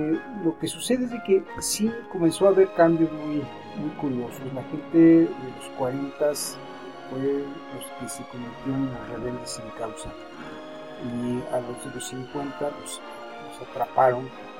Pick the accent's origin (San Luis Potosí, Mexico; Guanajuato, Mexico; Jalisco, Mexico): San Luis Potosí, Mexico; porque yo soy potosino, aunque mi familia venga de Cuadra. Pero aquí me tocó nacer y me quiero quedar aquí.